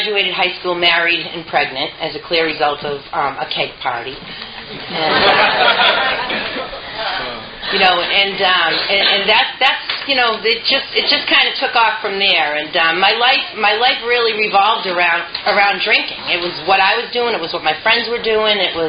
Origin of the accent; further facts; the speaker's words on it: Worcester, Massachusetts, United States; And I grew up in Worcester.